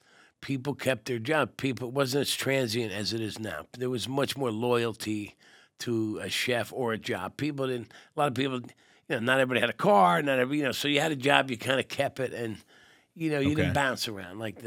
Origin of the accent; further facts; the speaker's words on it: Hazlet, New Jersey, United States; I grew up in Hazlitt in the 70s. Simple, good upbringing, you know, sports and rock and roll and you know, lots of woods and lots of nature, and we had the ocean close by.